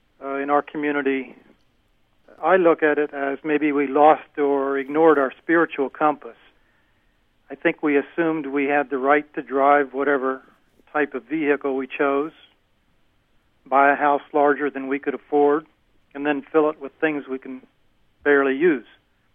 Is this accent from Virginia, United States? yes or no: no; Pennsylvania, United States; Why did we come all the way from Pennsylvania to help them? I responded that back home, our economy is not doing well either.